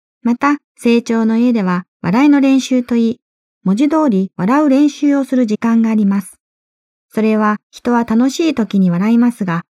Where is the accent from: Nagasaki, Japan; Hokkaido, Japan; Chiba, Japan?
Nagasaki, Japan; また私は長崎出身なので、